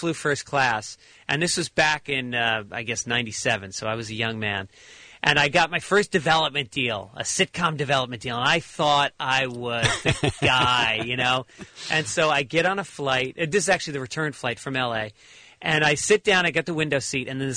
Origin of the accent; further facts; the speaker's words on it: New York, United States; And his father was like two towns over from where I grew up in New York.